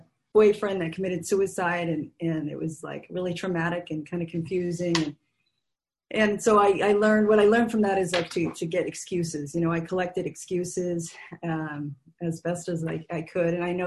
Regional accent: California, United States; I grew up in California. I came from a really, you know, good family

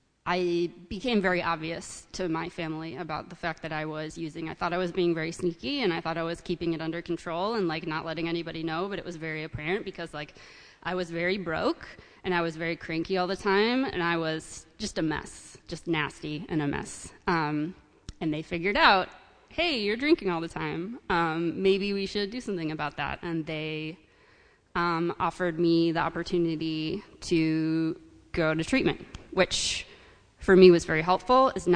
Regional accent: Chicago, Illinois, United States; So I am from Chicago. I grew up there.

